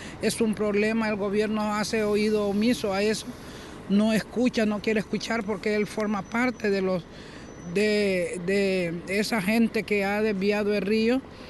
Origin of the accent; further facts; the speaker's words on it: Santa Rosa de Aguán, Colón, Honduras; Mira, yo vengo de la costa norte de Honduras. Mi comunidad se llama Santa Rosa de Aguán. Estoy en el departamento de Colón.